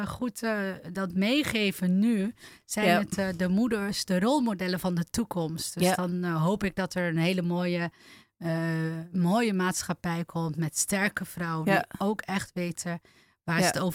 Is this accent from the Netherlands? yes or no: no; Turkey; Ik ben Turks. Yeah. En mijn ouders zijn gastarbeiders.